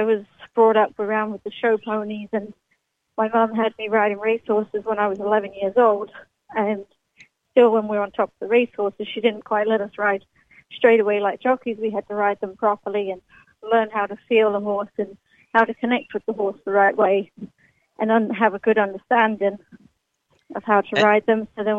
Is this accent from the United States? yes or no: no; Lambourne, South East England, United Kingdom; Yeah, we grew up in Lambourne when I was, for about 24 years I was in Lambourne before I moved away and started traveling a little bit more.